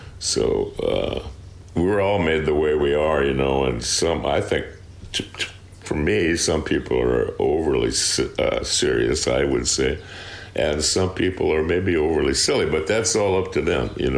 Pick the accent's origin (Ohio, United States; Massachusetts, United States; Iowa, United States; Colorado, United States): Iowa, United States; also born or lived in Missouri / Kansas; I was raised not just in Iowa, but also in southern Missouri and southern Kansas. When my dad was a preacher, he was from southern Missouri. And we spent about 5 years down in a town called Parsons, Kansas, just north of the Oklahoma border.